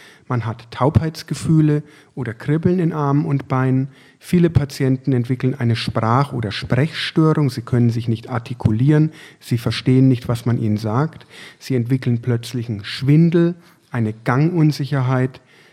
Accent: Bavaria, Germany; moved away as an adult; now in Essen, Germany; Ich bin damals von Würzburg, sozusagen als Franke, als hausechter Franke, hierher gewechselt in das Ruhrgebiet

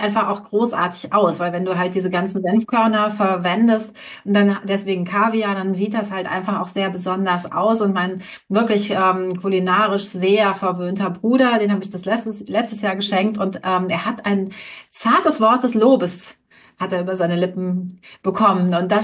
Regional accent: Rhineland, Germany; Ich bin ja auch Rheinländerin und brauche einfach dieses harte Brot.

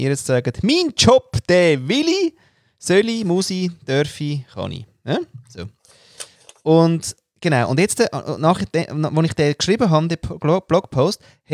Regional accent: Austria; da komme ich ja nicht mal als Österreicher weiter.

